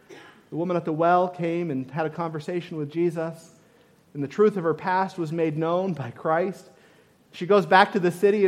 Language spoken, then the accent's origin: English; Vermont, United States; She grew up in Massachusetts. I grew up in Vermont.